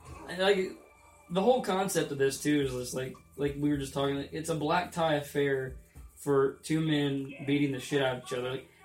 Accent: Indiana, United States; And WCW's always come to my hometown, Indiana. They used to come to the Holman Center, and it was only, you know, a couple miles from my house.

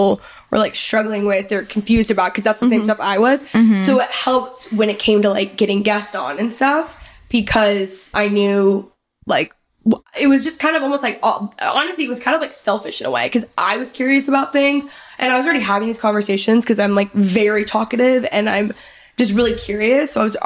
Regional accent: Texas, United States; So I grew up in Texas. I grew up like 35 minutes north of Dallas.

